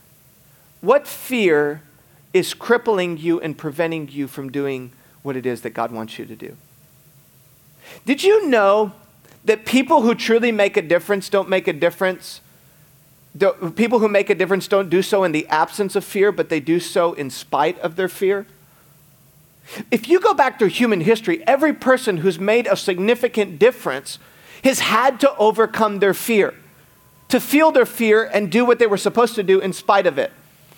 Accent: Michigan, United States; Growing up in Michigan, just outside of Detroit, we used to have basements.

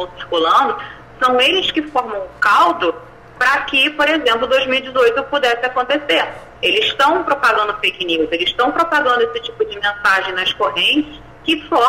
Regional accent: Rio de Janeiro, Brazil; now in São Paulo, Brazil; eu estou em São Paulo agora, mas eu venho do Rio

